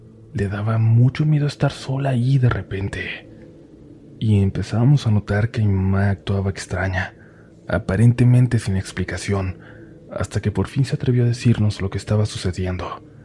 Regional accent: Tijuana, Baja California, Mexico; Mi familia y yo somos de Tijuana, Baja California. Tengo 2 hermanos mayores y una hermana menor. Y cuando yo tenía aproximadamente 7 años, nos mudamos a unos departamentos en la colonia Guerrero.

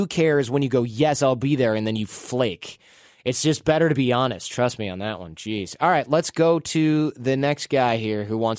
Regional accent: Detroit, Michigan, United States; also born or lived in New York; now in Los Angeles, United States; I moved from the Midwest, Detroit area, to New York and then

